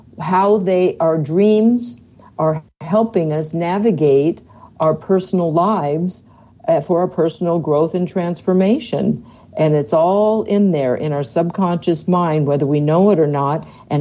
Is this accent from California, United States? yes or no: yes; California, United States; I'm aware of what Van sneakers are. I came from California.